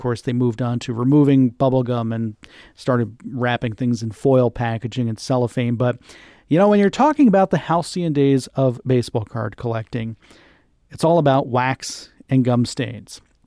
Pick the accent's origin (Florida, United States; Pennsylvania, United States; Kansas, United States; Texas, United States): Florida, United States; Seffner; I grew up in Sefner, Florida.